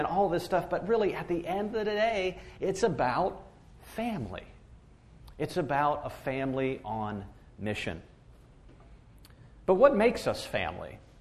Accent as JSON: {"language": "English", "town": "Pittsburgh", "region": "Pennsylvania", "country": "United States", "said": "I mean, I was from Pittsburgh. You know, I'd never even been to Italy before."}